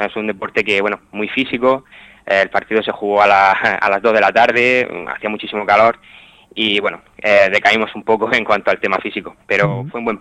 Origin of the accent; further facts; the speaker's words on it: Almería, Andalusia, Spain; Pues mayoritariamente somos gente de Almería.